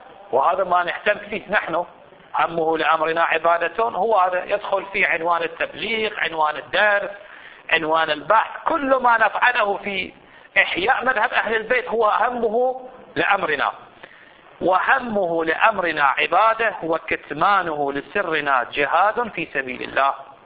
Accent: Saudi Arabia; وحتى عندنا في الحجاز في السعودية

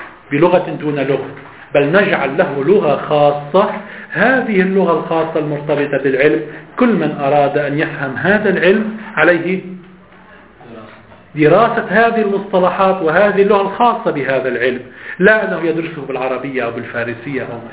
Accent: Lebanon; لو فرضنا أنه يوجد الآن عندنا كلبنانيين مثلا لفظ خاص يدل على معنى

